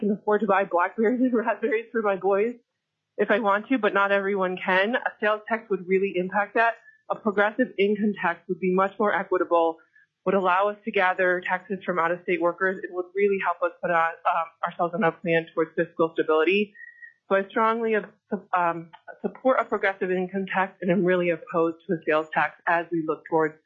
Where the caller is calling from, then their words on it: Anchorage, Alaska, United States; I'm calling in from Anchorage.